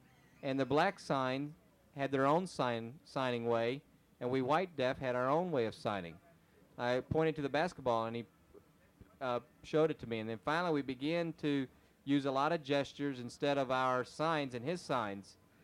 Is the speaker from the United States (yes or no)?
yes; Texas, United States; Remember, I grew up in Texas, and I admit that I knew nothing about blacks.